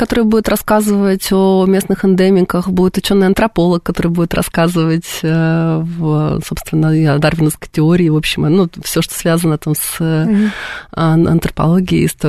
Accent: Yekaterinburg, Sverdlovsk Oblast, Russia; now in Moscow, Russia; Дело в том, что я родом из Екатеринбурга. Я как, ну, достаточно давно уже уехала в Москву, но это мой родной город, который я люблю.

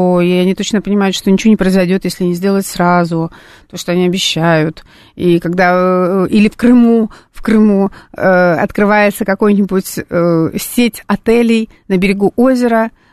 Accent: Saint Petersburg, Russia; now in Moscow, Russia; я там сама родом из Петербурга, я в Москве живу 20 лет, и я уже, конечно, я здесь очень сильно прижилась

